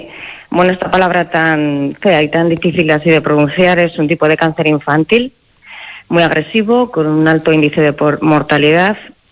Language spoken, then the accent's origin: Spanish; Palencia, Castile and León, Spain; Somos de Palencia, mi hijo nació en Palencia